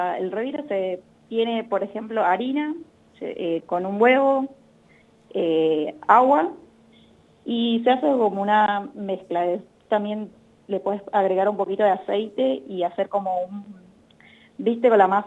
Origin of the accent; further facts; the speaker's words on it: Paraguay; now in Buenos Aires, Argentina; yo soy paraguaya, y nada, hace tiempo, hace 12 años más o menos que estoy acá, me recibí acá en Buenos Aires